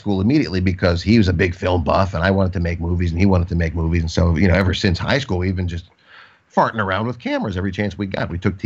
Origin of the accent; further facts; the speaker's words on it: Rockville, Maryland, United States; also born or lived in Pittsburgh, Pennsylvania; I was born in Pittsburgh, but Mark, we moved when I was six to Rockville, Maryland.